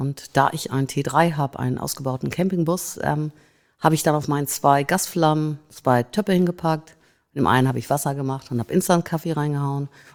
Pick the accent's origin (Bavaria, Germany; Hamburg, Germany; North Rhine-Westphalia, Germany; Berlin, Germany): Hamburg, Germany; Ich bin Hamburgerin, ne? Und ansonsten bin ich auf alle Fälle Europäerin.